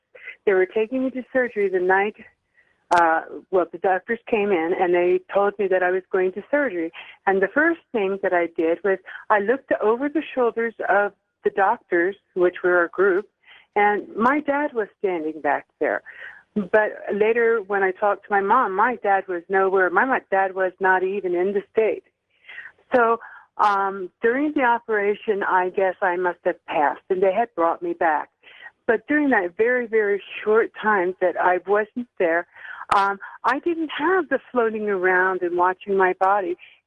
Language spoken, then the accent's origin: English; Pueblo, Colorado, United States; I'm from Pueblo, Colorado.